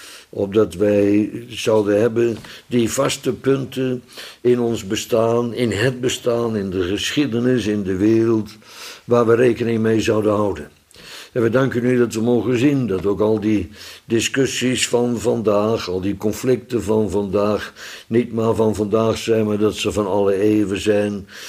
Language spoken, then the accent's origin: Dutch; Holland, Netherlands; Ik weet niet of het Fries daar nog iets mee heeft, maar ik als Hollander wel.